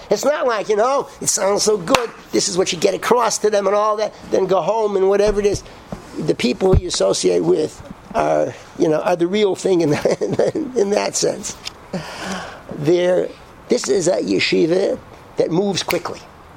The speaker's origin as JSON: {"language": "English", "town": "Atlanta", "region": "Georgia", "country": "United States", "said": "I'm from Atlanta, where we have, you know, Atlanta's Coke, the real thing"}